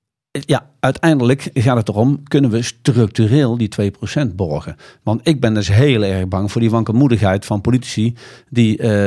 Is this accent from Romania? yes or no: no; Netherlands